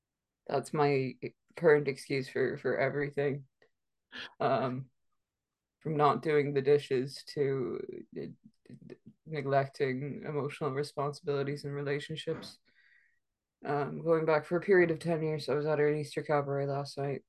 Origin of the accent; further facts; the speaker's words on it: Ireland; Sorry, I'm Irish.